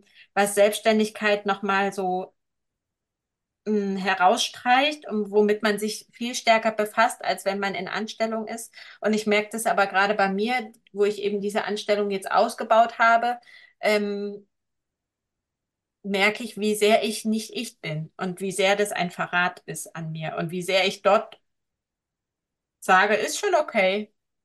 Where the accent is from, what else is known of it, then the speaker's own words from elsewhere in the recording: East Germany, Germany; Ich komme ja aus Ostdeutschland, da gab für mich keinen Gott, es gibt für mich keinen Glaube.